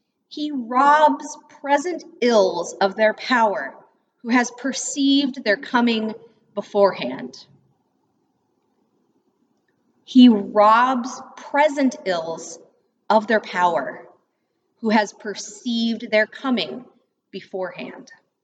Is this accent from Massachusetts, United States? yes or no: no; Texas, United States; now in Wisconsin, United States; Trust me, I grew up in Texas, and I always enjoyed the spring, but here in Wisconsin, the emerging of the flowers seems downright miraculous.